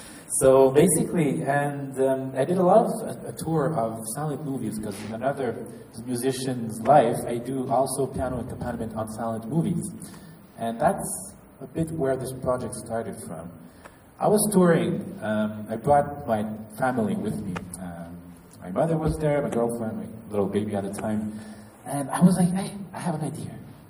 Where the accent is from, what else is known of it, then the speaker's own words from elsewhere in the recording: France; accent: French; English is a second language; sorry, my French accent, Terry.